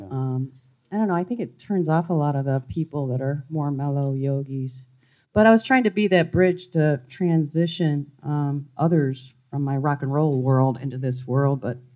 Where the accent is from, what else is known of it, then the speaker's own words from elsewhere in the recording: Chicago, Illinois, United States; I'm a musician from Chicago, been in rock bands pretty much all my life.